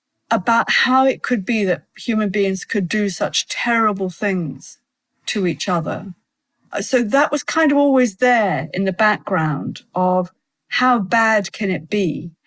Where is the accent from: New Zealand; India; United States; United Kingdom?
New Zealand; Well, I grew up in New Zealand